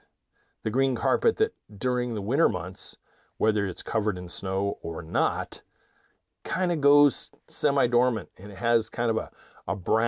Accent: California, United States; I can remember growing up in the Bay Area, the San Francisco Bay Area

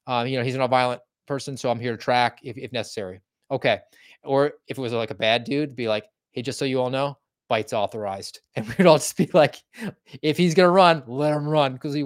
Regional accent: Georgia, United States; You know, I'm from Georgia, so I felt a little bit of a pull here on the heartstrings

